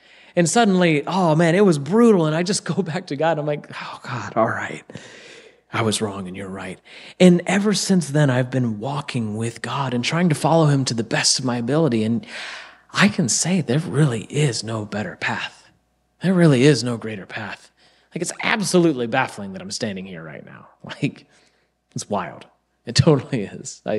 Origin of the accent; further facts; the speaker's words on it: Ohio, United States; last weekend, I was in my hometown in Ohio, and I went to my high school